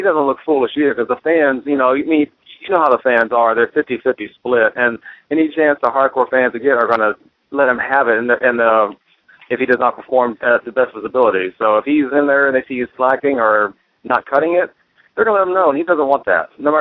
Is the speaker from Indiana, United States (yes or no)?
no; Dallas, Texas, United States; I'm from Dallas, so world-class sports star, and the Von Erichs were the thing.